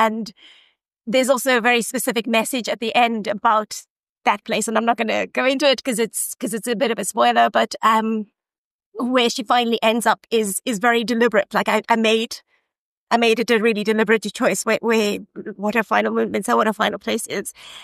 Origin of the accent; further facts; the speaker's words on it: Galway, Connacht, Ireland; it's very similar to my hometown of Galway.